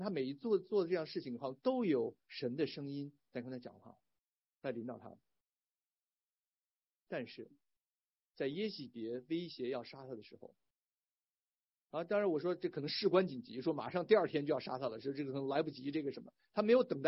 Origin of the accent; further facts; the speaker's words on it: Beijing, China; 想起来我是从小长大在北京啊